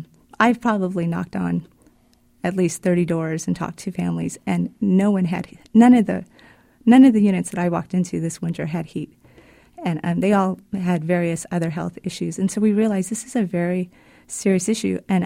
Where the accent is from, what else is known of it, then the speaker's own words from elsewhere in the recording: Fresno, California, United States; My husband, Greg, and I grew up in Fresno